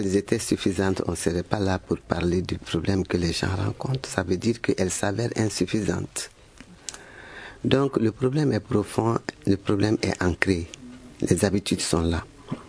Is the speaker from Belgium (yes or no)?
no; Mali; Nous sommes tous des Maliens